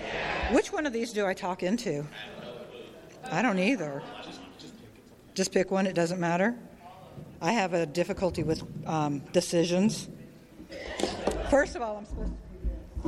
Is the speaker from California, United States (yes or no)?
yes; California, United States; also born or lived in Texas; I grew up the youngest of five, and I moved to Texas from California to a small town, and I always felt like I didn't belong